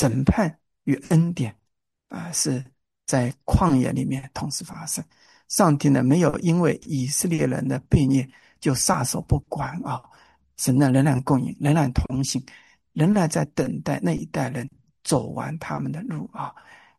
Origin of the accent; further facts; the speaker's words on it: Hangzhou, Zhejiang, China; also born or lived in Wenzhou / Hong Kong; 我老家是杭州萧山后来到了温州，到了温州之后，在大学校园团体里面信仰得以坚固，后来呢又去了这个香港